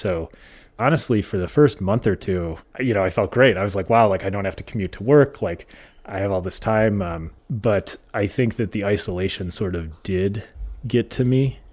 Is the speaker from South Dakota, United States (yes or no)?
yes; South Dakota, United States; born or raised there; also born or lived in Minnesota / Midwest